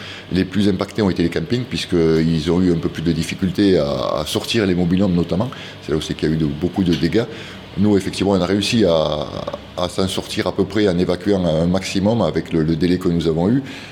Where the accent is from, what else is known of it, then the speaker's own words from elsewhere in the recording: Sainte-Enimie, Occitanie, France; also born or lived in Mende; Moi je suis natif d'ici, enfin je suis né à Mende, mais ma famille a toujours habité sur Saint-Enimie.